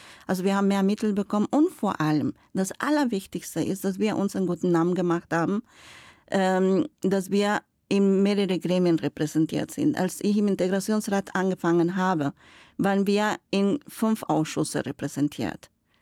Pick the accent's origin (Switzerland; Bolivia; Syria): Bolivia; German is a second language; now in Münster, Germany; Ich komme aus Bolivien und lebe seit 30 Jahren in Münster.